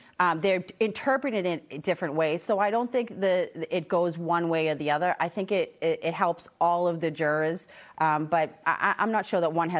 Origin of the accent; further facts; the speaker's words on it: New England, United States; We're all from New England. I think everybody can imagine what it was like.